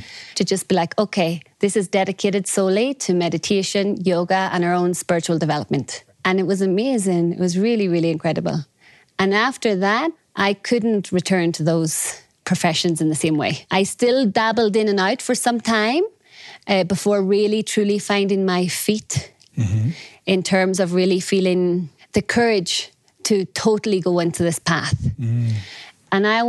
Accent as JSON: {"language": "English", "country": "Ireland", "tie": "born or raised there", "said": "because I grew up in Ireland in the remote countryside and without any neighbors, and was always outside in nature."}